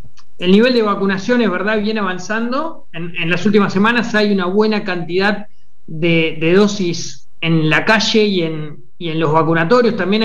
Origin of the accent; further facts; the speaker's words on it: Buenos Aires Province, Argentina; born there; now in Buenos Aires, Argentina; soy bonaerense de nacimiento, pero hace una buena cantidad de años vivo acá en la ciudad